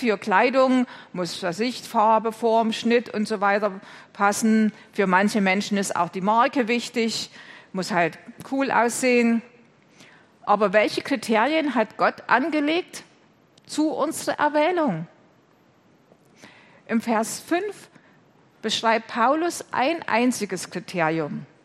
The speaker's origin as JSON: {"language": "German", "town": "Klingenthal", "region": "Saxony", "country": "Germany", "tie": "born or raised there", "said": "ich bin in Klingenthal christlich aufgewachsen, habe mich mit 14 Jahren dann bei der Konfirmandenfreizeit persönlich entschieden, dass ich mit Jesus leben will"}